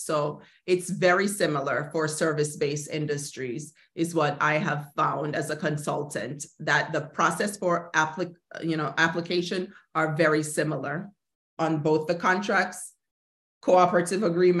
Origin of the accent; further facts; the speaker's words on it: Jamaica; You know, I'm Jamaican. I'm gonna work.